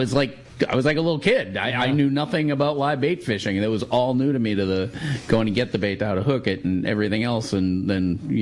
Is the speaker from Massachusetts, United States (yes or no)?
yes; Boston, Massachusetts, United States; moved away as an adult; I grew up in Boston, so it was a lot of cod fishing, so it was like diamond jig down at the bottom.